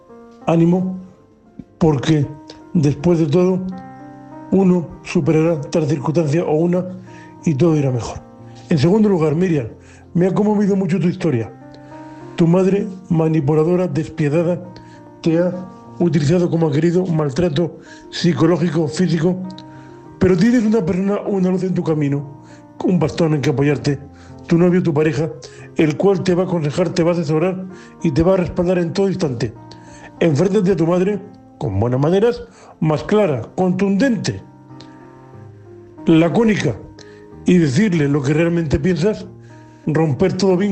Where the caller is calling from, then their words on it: Alcantarilla, Region of Murcia, Spain; de Murcia, un hombre invidente de Alcantarilla.